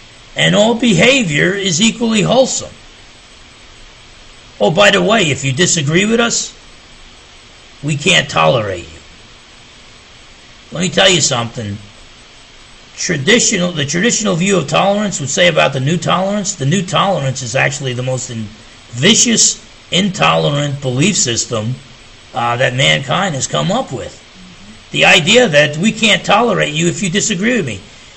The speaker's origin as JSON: {"language": "English", "region": "New Jersey", "country": "United States", "said": "I'm from Jersey. I get my 2 minutes."}